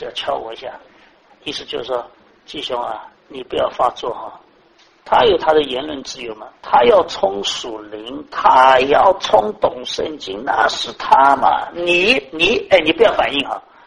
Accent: China; 这些都是我们中国人常常听到讲的一些东西。

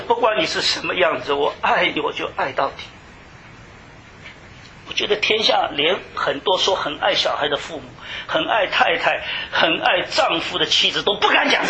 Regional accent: China; 我从小在大陆上长大，13岁，父母又不在我身边

